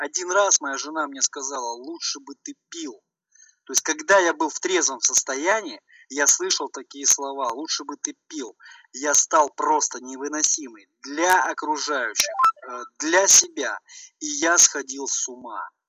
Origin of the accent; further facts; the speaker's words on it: Chekhov, Moscow Oblast, Russia; из Чехова, имею набор своих достоинств, имею набор своих недостатков, изъянов.